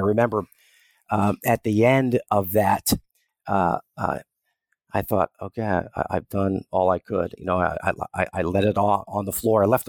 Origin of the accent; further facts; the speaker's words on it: Bethlehem, Pennsylvania, United States; And I grew up in Bethlehem, Pennsylvania, out on the eastern side of the state, an old steel town, and a great sports town.